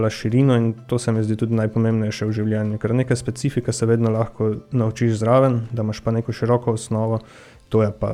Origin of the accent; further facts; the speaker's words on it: Radenci, Mura, Slovenia; Jaz sem iz Radenca, se pravi 20 minut za avtobusom smo imeli lepo povezavo.